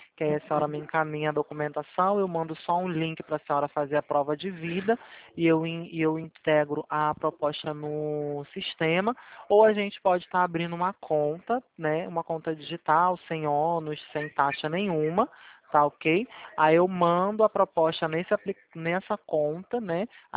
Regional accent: Rio de Janeiro, Brazil; Eu sou aqui do Rio mesmo.

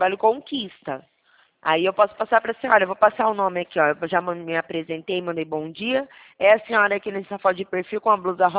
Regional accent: São Carlos, São Paulo, Brazil; Eu sou aqui de São Paulo mesmo, cidade de São Carlos

